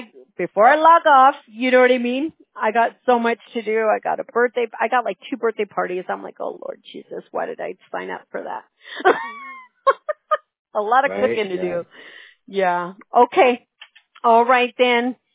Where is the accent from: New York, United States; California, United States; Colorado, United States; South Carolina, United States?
California, United States; I was born and raised in Orange County.